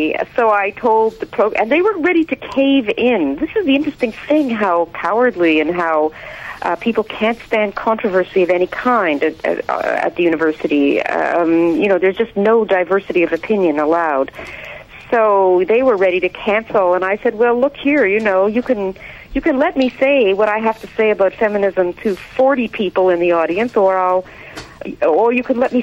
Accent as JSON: {"language": "English", "region": "Quebec", "country": "Canada", "lives_now": "Montreal, Canada", "said": "One correction, I'm from Quebec, actually."}